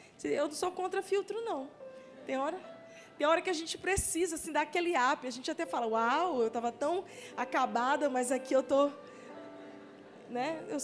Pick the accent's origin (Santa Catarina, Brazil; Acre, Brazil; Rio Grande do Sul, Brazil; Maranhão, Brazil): Maranhão, Brazil; São Luís; moved away as an adult; now in Teresina, Brazil; quando eu estava mudando de São Luís, a minha cidade natal, para esse campo missionário que nós estamos hoje ali em Teresina